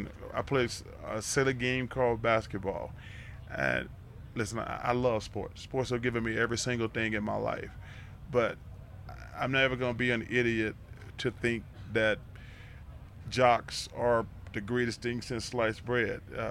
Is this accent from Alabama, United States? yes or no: yes; Alabama, United States; because growing up in Alabama, all we got is Alabama and Auburn football.